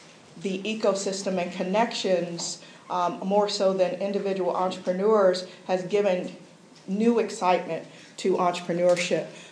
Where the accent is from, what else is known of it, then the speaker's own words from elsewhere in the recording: Pittsburgh, Pennsylvania, United States; I am from Pittsburgh, and I did my master's down the street at Carnegie Mellon, so I'm very familiar with Pittsburgh. Very interesting to grow up here, go away to college, come back, go to graduate school, go away, come back as a professional several times